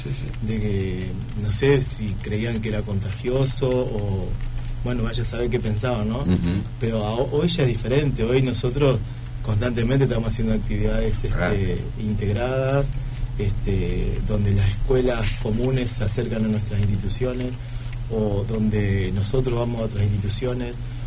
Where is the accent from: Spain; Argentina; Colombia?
Argentina; Paraná, Entre Ríos; now in Concordia, Argentina; Cuando yo vine a Concordia, yo vine en el 90, yo soy de Paraná